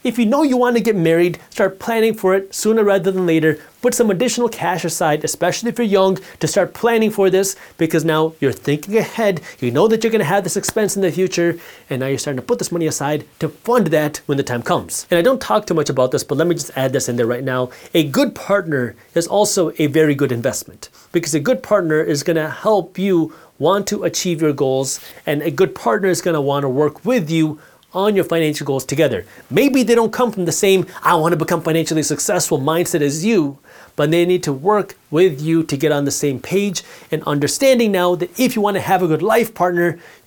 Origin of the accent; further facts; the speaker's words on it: Detroit, Michigan, United States; especially if you're living in a colder state, I'm from Detroit, if you're living in a colder state where you're seeing snow on the ground